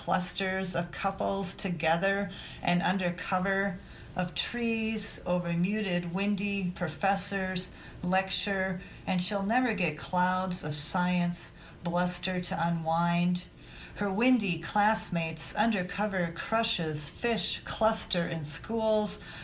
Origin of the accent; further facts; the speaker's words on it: Minnesota, United States; now in Albuquerque, United States; I'm from Minnesota, and I moved to Albuquerque, New Mexico in 2011.